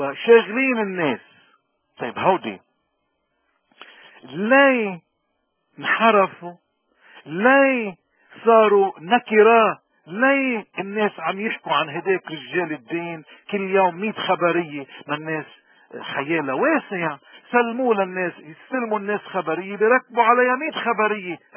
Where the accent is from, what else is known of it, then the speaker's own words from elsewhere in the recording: Lebanon; إذا أخذنا على نطاقنا نحن بس كلبنانيين